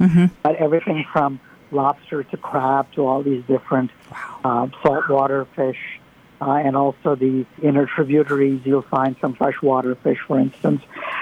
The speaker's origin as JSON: {"language": "English", "country": "India", "said": "I've always said by virtue of being an Indian doesn't mean you know everything about Indian cooking"}